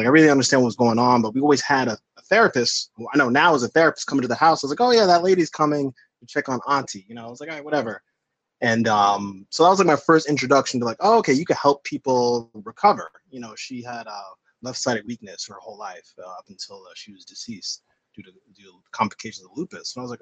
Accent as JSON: {"language": "English", "town": "Manhasset", "region": "New York", "country": "United States", "tie": "born or raised there", "said": "So I grew up in Long Island, in a little town called Manhasset, New York, in Long Island, on the island, as we say"}